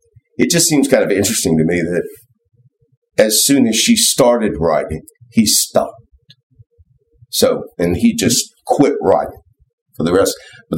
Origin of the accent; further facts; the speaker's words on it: Tennessee, United States; I'm from Tennessee.